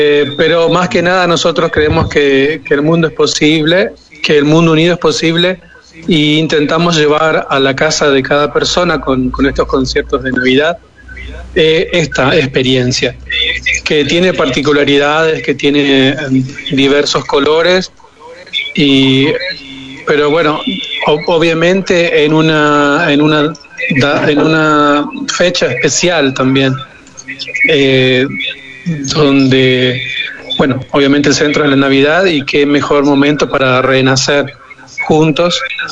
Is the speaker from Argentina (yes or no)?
yes; Santa Fe, Argentina; now in Italy; Sí, yo soy de Santa Fe, una ciudad del norte de la Argentina, sí.